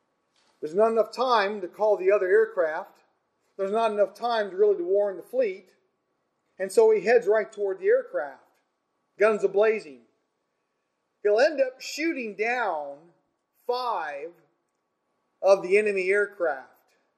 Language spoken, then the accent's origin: English; Chicago, Illinois, United States; because I grew up around Chicago and the O'Hare Airport, been there many times.